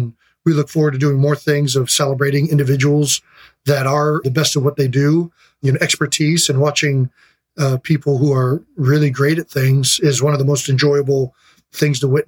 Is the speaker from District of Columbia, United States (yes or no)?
no; Cleveland Heights, Ohio, United States; So we're from Cleveland Heights. So we were looking for a way to draw on that.